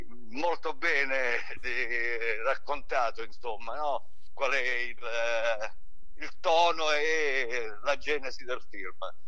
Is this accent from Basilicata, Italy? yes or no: yes; Lauria, Basilicata, Italy; È il mio paese.